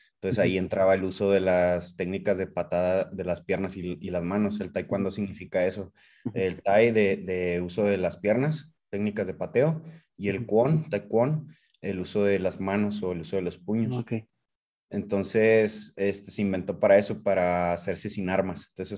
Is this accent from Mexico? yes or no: yes; Nuevo Casas Grandes, Chihuahua, Mexico; yo no soy de aquí, de Chihuahua.